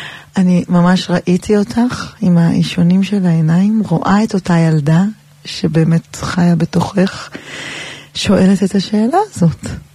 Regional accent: Herzliya, Tel Aviv District, Israel; גדלתי בהרצליה, לא רחוק מהים

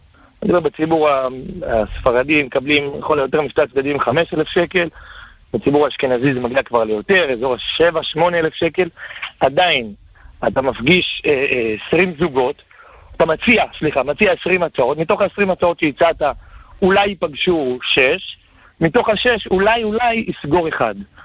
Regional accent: Modi'in Illit, Judea and Samaria Area, Israel; אני מודיעין אילי, תיר התורה.

